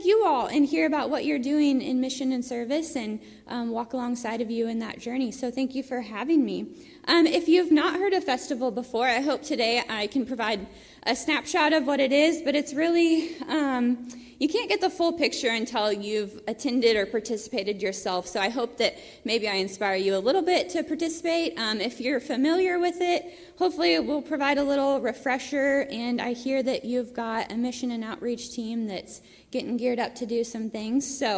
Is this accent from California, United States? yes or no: no; St. Joseph, Missouri, United States; now in Centralia, United States; I live in Centralia, so north of Columbia. And like she said, I grew up in St. Joe, but I've been in the Columbia area for about 11 years.